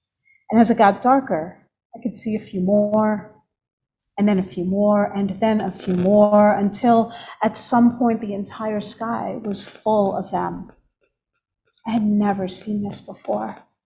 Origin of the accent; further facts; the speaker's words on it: New York, United States; I grew up on Long Island, just a 45-minute drive from Manhattan, where there was so much light from the night sky.